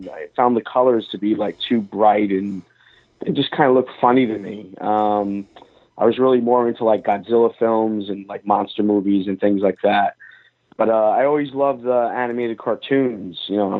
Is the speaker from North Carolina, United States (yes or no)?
no; Brooklyn, New York, United States; I was very fortunate because I grew up in Brooklyn